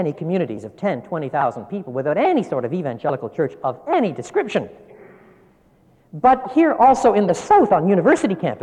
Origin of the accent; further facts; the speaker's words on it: Canada; It's a privilege for me to be here, and I must, as a Canadian, thank you for putting on the snow to make me feel a little more welcome.